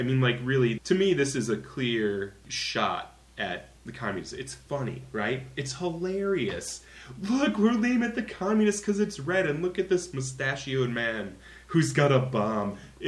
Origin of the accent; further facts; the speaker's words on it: United States; I don't even know where Idaho is, and I'm an American.